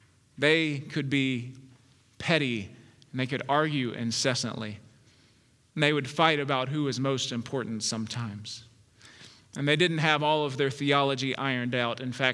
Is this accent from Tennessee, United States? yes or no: yes; Memphis, Tennessee, United States; My friend David and I grew up together in Memphis.